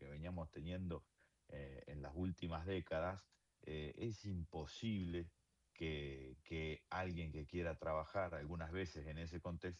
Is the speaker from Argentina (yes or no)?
yes; Argentina; Y no me gustaría como argentino